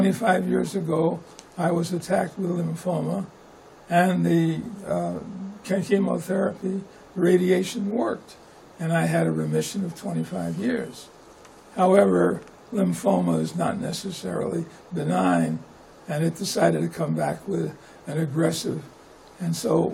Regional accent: California, United States; also born or lived in New York City, United States; I was born in New York City. My parents were secular Jews. Came the Depression. Dad thought there might be a future in California. So I spent 8.5 years in California getting my education, becoming a sort of a California kid.

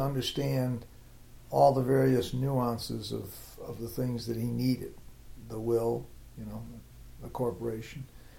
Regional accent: Chicago, Illinois, United States; moved away as an adult; now in North Carolina, United States; I was born in Chicago in 1943 and was raised in Chicago and came to law school down at Duke in 65. And then remained in the South after I graduated from law school in 68.

